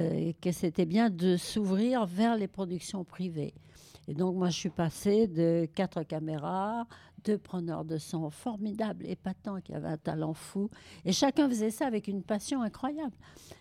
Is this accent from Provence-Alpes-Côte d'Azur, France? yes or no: yes; Nice, Provence-Alpes-Côte d'Azur, France; also born or lived in Limoges; mon père était nommé à Nice avec son orchestre. Et donc j'ai quitté Limoges, je suis née pour arriver à Nice